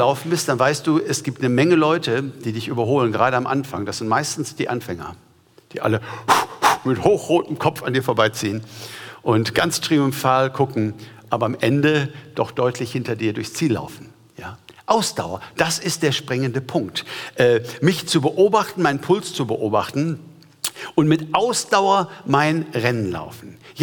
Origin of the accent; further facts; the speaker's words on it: South Africa; ein sehr berühmter Lauf in meiner alten Heimat Südafrika von Durban bis Pietermaritzburg